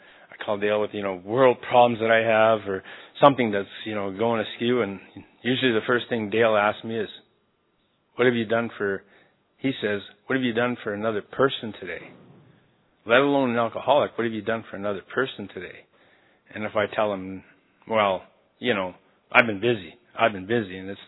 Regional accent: Calgary, Alberta, Canada; also born or lived in Las Vegas, United States; I'm from Calgary, Alberta, Canada, but I also live part-time in Las Vegas, Nevada.

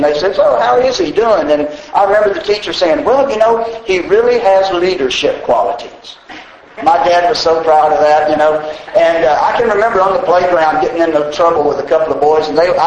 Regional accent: Houston, Texas, United States; born there; also born or lived in Austin; So I was born in Houston, by the way. So my folks sent me up here to Austin to the blind school in 58.

